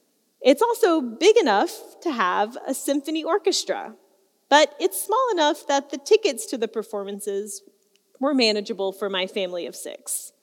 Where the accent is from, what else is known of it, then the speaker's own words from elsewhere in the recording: Shreveport, Louisiana, United States; reminds me of this core memory that I have from when I was growing up. I'm from Shreveport, Louisiana, which if you've never been, that's okay.